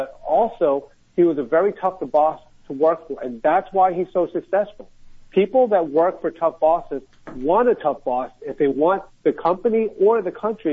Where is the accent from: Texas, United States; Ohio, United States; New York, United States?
New York, United States; And of course, you know, we are both from New York.